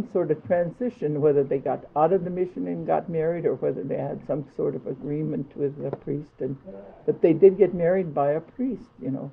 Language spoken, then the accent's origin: English; Woody Island, Alaska, United States; born there; Well, not in Kodiak. I was born on Woody Island.